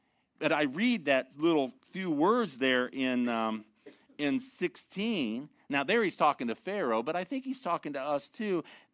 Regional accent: Ohio, United States; I was raised in Northern Ohio.

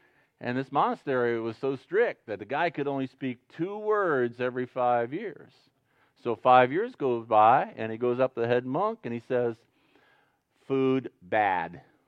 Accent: Ohio, United States; I grew up in Northern Ohio. It's Amish territory.

